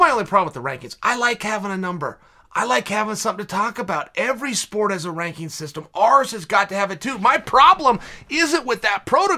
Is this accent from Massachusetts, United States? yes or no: yes; Lynn, Massachusetts, United States; I'm from West Lynn. Those are the rules, but I didn't make them.